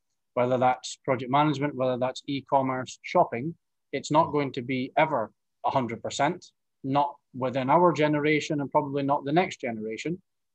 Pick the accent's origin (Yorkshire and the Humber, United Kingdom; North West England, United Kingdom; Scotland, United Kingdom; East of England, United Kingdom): Scotland, United Kingdom; Aberdeen; based in Bonnie, Scotland, in my hometown of Aberdeen.